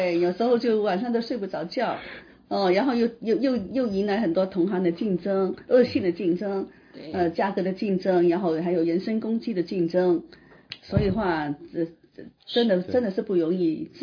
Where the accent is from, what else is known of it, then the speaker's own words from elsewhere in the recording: China; 我们要为自己中国人争口气呀